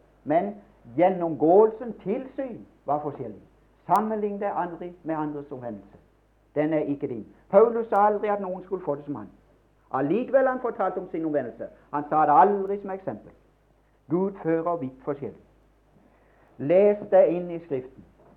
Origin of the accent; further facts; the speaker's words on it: Mosby, Agder, Norway; born there; om jeg virkelig var født hjemme i Mosby der, i heimen min